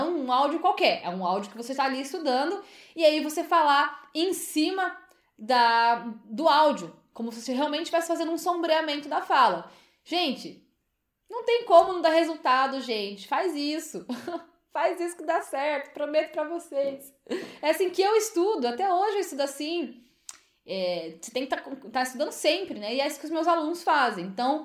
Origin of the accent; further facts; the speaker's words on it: Osasco, São Paulo, Brazil; born there; eu não nasci na Inglaterra, eu nasci lá em Osasco, São Paulo, Brasil